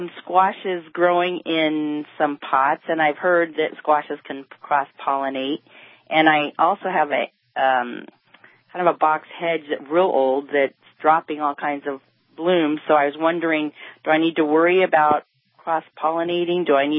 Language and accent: English; California, United States; We actually have some family history in Kennebec, Maine, even though we're from California here.